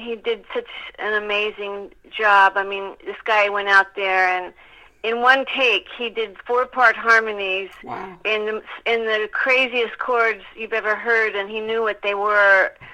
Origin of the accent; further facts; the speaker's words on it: Dallas, Texas, United States; But, I mean, I rejected all things country and western when I was in Dallas because my mom was such a gigantic … fan. She was in her fan club, and it never stopped playing in my house when I was growing up